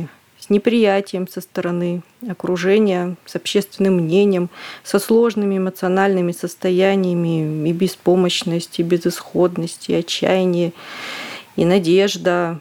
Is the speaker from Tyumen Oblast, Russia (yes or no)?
yes; Tyumen Oblast, Russia; Я действительно тюменка. Я родилась и выросла в Тюменской области. Закончила Упоровскую школу, Тюменский государственный университет, факультет высшая педагогическая школа.